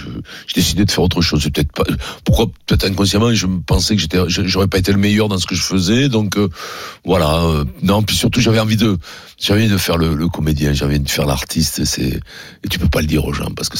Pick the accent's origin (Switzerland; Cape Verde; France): France; Paris, Île-de-France; born there; Oui, je suis né à Paris.